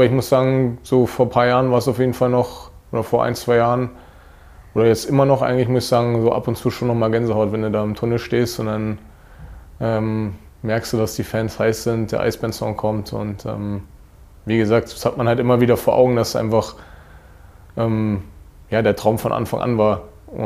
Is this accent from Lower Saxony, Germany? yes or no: no; Berlin, Germany; Ja, und das ist meine Heimat. Ist halt schön.